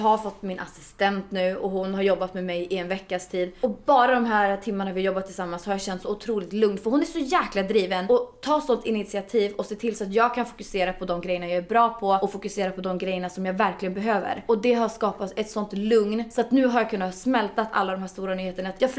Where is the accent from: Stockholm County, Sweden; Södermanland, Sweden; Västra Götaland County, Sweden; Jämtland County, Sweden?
Jämtland County, Sweden; Östersund; jag har ju ett gig i Östersund, där jag kommer ifrån